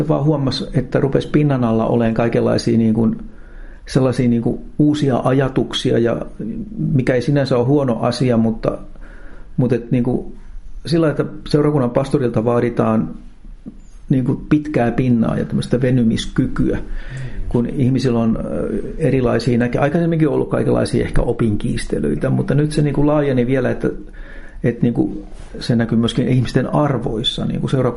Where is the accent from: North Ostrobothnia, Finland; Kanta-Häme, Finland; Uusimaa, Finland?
Kanta-Häme, Finland; Forssa; kun mä olin sieltä Forssasta kotoisin